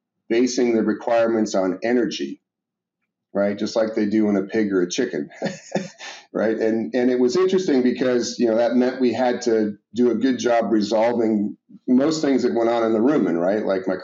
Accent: Ohio, United States; I grew up in Ohio on a small dairy farm.

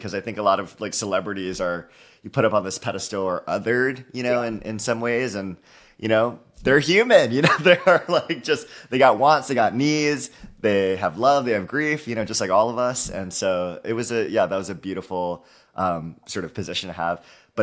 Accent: Aiea, Hawaii, United States; So I'm born and raised in Hawaii, small community of Aiea in the island of Oahu. Public school kid, you know, my whole life.

